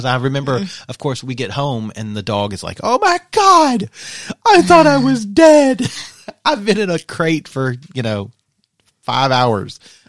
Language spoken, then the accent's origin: English; Kentucky, United States; I mean, but I'm from Eastern Kentucky.